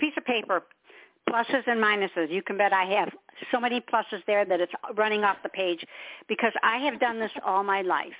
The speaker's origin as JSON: {"language": "English", "town": "Detroit", "region": "Michigan", "country": "United States", "said": "I hated Michigan. I mean, I'm a Motown girl. I'm from Detroit."}